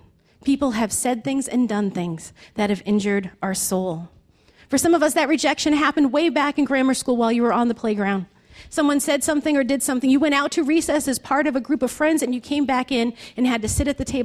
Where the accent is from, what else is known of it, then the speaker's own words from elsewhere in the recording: Lowell, Massachusetts, United States; I grew up in Lowell, and we were very poor. And because of that, we moved neighborhood to neighborhood.